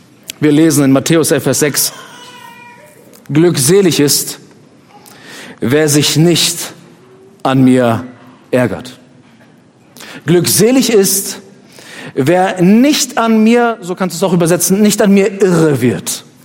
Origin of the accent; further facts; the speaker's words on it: Northern Germany, Germany; Das ist mein Heimatort gewesen in Norddeutschland. Ich kannte die Straßen in- und auswendig.